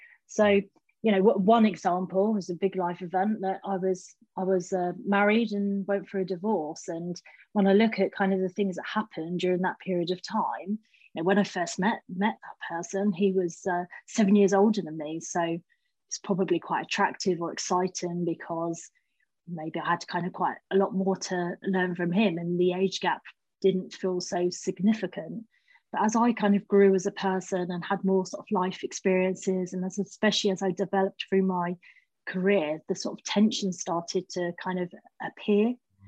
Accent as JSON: {"language": "English", "town": "Southampton", "region": "South East England", "country": "United Kingdom", "tie": "born or raised there", "said": "So, yeah, I was born and brought up in Southampton."}